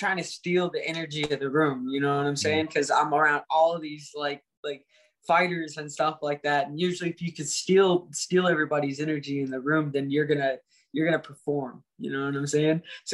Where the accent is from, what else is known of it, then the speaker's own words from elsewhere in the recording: Indiana, United States; I come from Indiana, to where people are just, I don't know.